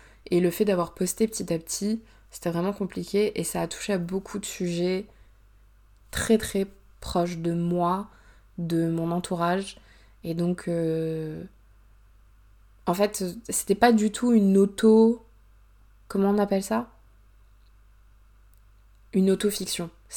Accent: France; j'ai pu lui expliquer voilà, que je venais de France.

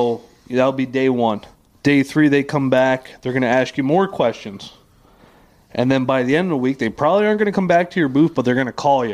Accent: Pennsylvania, United States; But, I mean, I grew up in Pennsylvania. I know what it's like. I get it.

